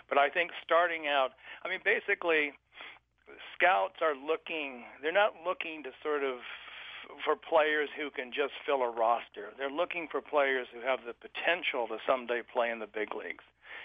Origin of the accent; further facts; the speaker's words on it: California, United States; I grew up as a Yankee fan in San Francisco